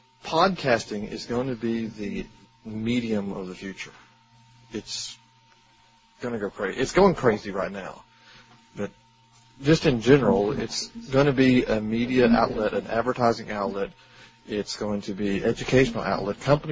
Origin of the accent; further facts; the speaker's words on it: Arkansas, United States; Yeah, we're two guys from Arkansas.